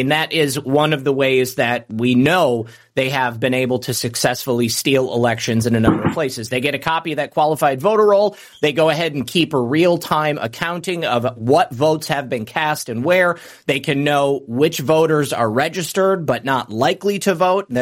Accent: Michigan, United States; Michigan, you know, that's my home state, and that's what they've said for years.

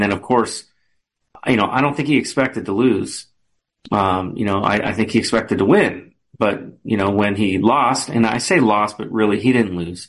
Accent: Los Angeles, California, United States; I grew up in Los Angeles, right? So I'm used to meeting movie stars and, you know, famous singers and famous people.

